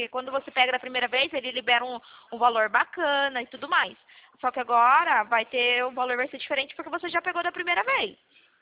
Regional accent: Sorocaba, São Paulo, Brazil; Eu sou aqui de Sorocaba.

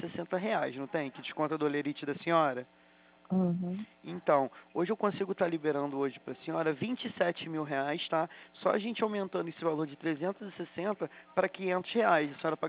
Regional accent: Magé, Rio de Janeiro, Brazil; Magé? Eu também sou de Magé.

